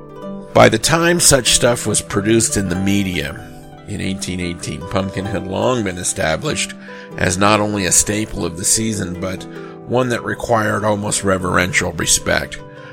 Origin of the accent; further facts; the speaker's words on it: California, United States; I grew up in the Central Valley of Northern California, called by some the bread basket of the world.